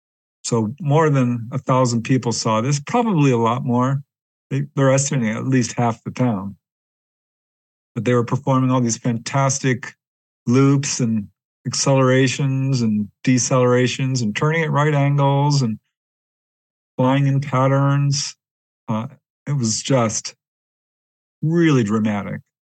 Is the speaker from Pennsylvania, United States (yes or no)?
no; Topanga, California, United States; of sightings over Topanga Canyon. This is in Southern California. And on June 14th, 1992, this was my hometown, actually. I just moved out by coincidence. But yeah, this was my hometown, a little community of then about 8,000, 10,000 people.